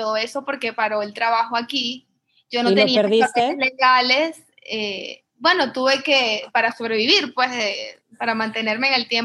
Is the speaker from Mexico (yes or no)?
no; Venezuela; ellos están en mi país, yo soy venezolana